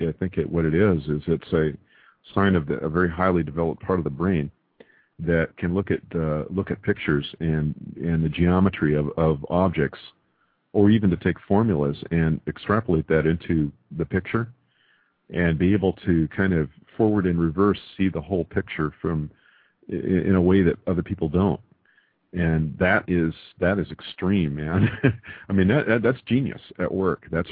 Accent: California, United States; It's funny because I grew up in the Sierra Nevadas, and our family would spend weekends out in the bush.

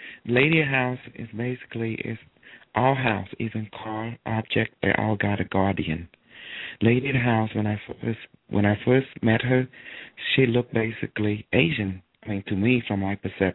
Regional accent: Cambodia; No, I was born in Asia. I'm Cambodian.

